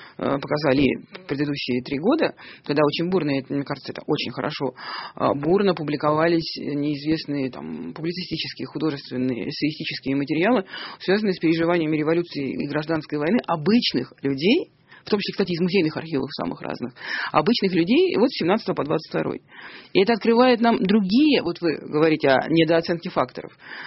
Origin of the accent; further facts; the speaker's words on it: Saint Petersburg, Russia; born there; Я родилась в Ленинграде.